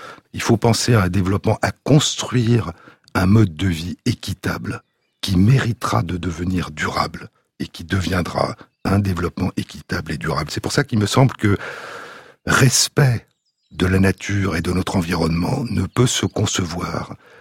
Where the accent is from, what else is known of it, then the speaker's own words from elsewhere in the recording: Paris, Île-de-France, France; Je suis parisien et quand je suis dans Paris